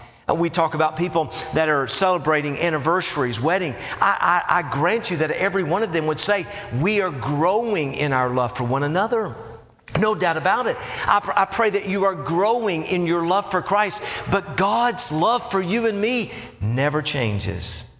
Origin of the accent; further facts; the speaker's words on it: Knoxville, Tennessee, United States; I grew up in Knoxville, Tennessee. I'm so thankful for my parents. They took me to church.